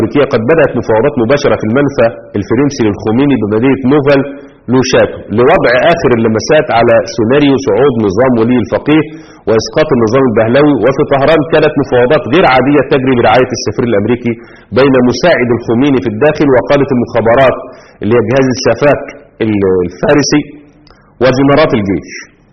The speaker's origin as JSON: {"language": "Arabic", "country": "Egypt", "said": "وعندنا في مصر كانوا واعيين جدا جدا"}